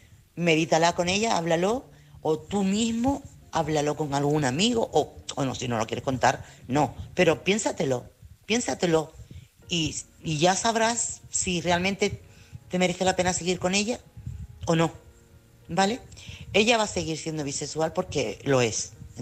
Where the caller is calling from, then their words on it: Chiclana de la Frontera, Andalusia, Spain; corresponsal de Chiclana.